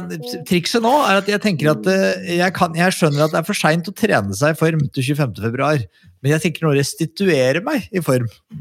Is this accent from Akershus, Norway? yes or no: yes; Skedsmokorset, Akershus, Norway; Jeg vokste opp på Skedsmokorset